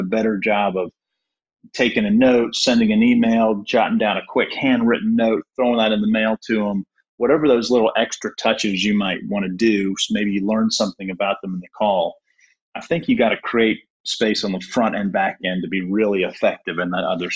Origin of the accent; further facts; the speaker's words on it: Durham, North Carolina, United States; I grew up in Durham.